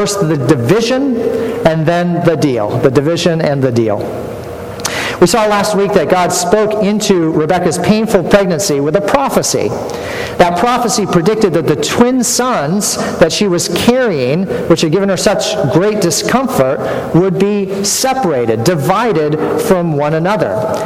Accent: Maine, United States; In my hometown in rural Maine

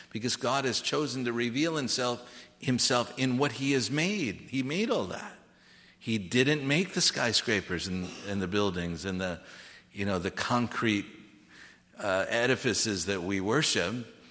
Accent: United States; Well, I do too. I'm an American.

